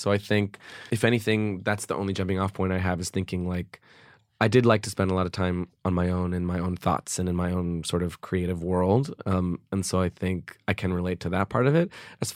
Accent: Los Angeles, California, United States; Near UCLA.

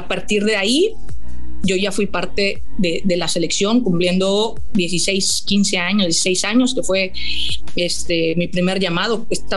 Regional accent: Cancún, Quintana Roo, Mexico; crecimos aquí en Cancún, era un pueblito, era un lugar. Yo nací en Cancún, una ciudad pequeñita.

